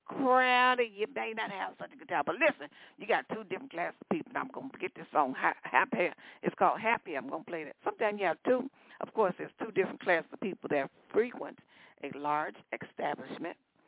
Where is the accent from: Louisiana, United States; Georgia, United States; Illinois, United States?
Illinois, United States; Chicago; y'all know I grew up in Chicago. You know what I mean? West Side. I'm a West Side girl, and South Side girl.